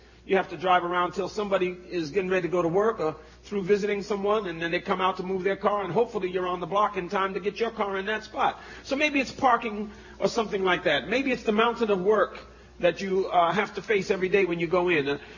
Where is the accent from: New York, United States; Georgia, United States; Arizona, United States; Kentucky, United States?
New York, United States; I got pushed a couple times too, but you know, I'm from New York, so.